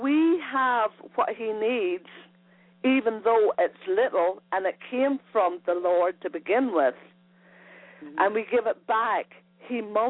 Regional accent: Northern Ireland, United Kingdom; We all know about Northern Ireland. Growing up in Northern Ireland about Protestants and Catholics.

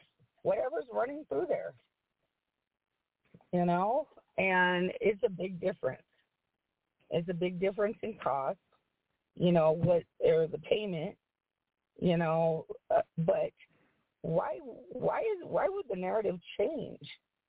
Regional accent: United States; I come from the Lakota Nation. We had that black snake prophecy.

